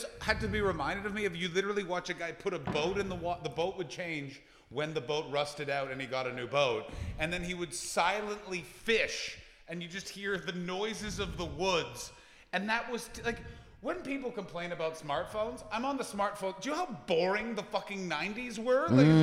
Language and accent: English; Canada; although I'm Canadian